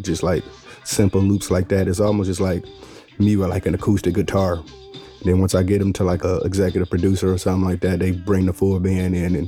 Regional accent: Detroit, Michigan, United States; because also growing up in Detroit, it's always somebody doing worse than you.

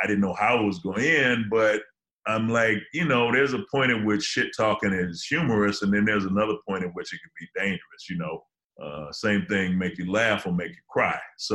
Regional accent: Detroit, Michigan, United States; now in Los Angeles, United States; Well, I'm from Detroit, but I'm living in LA, so I gotta rep the West just on GP.

